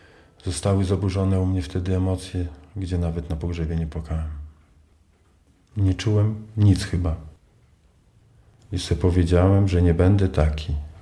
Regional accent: Hermanówka, Podlaskie Voivodeship, Poland; also born or lived in Białystok; Urodziłem się 82 roku, 1 marca w Białymstoku. Od urodzenia mieszkam we wsi Hermanówka.

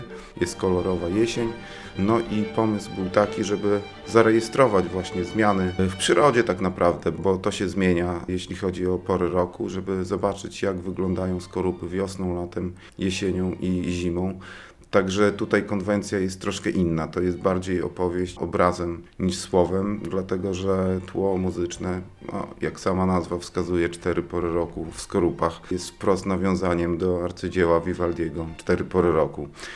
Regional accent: Białystok, Podlaskie Voivodeship, Poland; mam tam dom, mieszkam na Skorupach od nieco ponad 10 lat. Natomiast ja jestem chłopak z bloku, wychowałem się w blokowiskach Białegostoku. Mieszkałem na osiedlu Piasta, no i ponad 10 lat temu przeprowadziłem się, można powiedzieć, na drugą stronę do listówki z osiedla Piasta na Skorupy.

